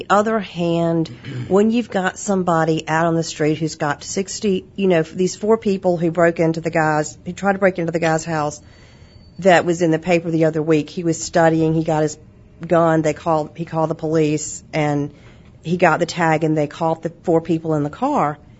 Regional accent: the South, United States; Look, I'm a Southerner.

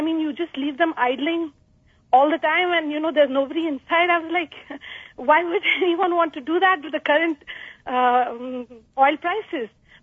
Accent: India; now in United States; I come from India

